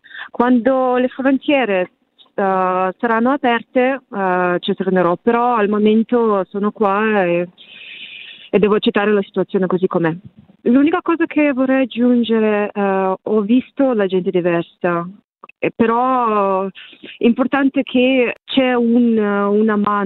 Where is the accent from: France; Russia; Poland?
Russia; Yekaterinburg, Sverdlovsk Oblast; Italian is a second language; now in Italy; Sono russa. Il confine ufficiale tra Europa e Asia è la montagna Urali. La città si chiama Yekaterinburg.